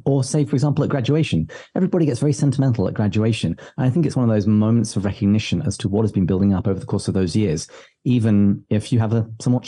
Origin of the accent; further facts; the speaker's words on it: England, United Kingdom; I'm not sure if this is just me being very English, but I've noticed it more in the States